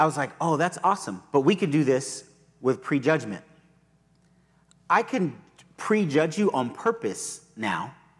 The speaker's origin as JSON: {"language": "English", "region": "California", "country": "United States", "tie": "born or raised there", "said": "And so, growing up in the Bay Area, where we grew up, is not a beach community."}